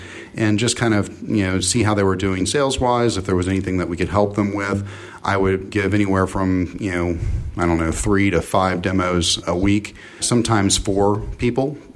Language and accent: English; Woodbridge, Virginia, United States; For those of you in the D.C. area, I grew up in Woodbridge, went to Woodbridge Senior High School, graduated, went to James Madison University. I did spend about a year at the Northern Virginia Community College and then went to James Madison University.